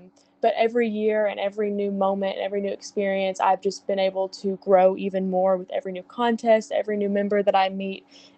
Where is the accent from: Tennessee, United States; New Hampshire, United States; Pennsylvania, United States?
Tennessee, United States; McEwen; I'm from McEwen, Tennessee, over in Middle Tennessee. I was raised on a small beef cattle operation over there